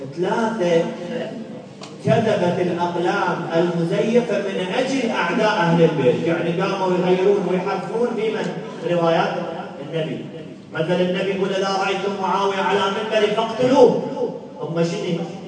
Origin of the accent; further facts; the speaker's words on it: Najaf, Najaf Governorate, Iraq; أنا واحد من الناس صارت فيها عدة لما أقول من النجف المقابل ينهار من الوجه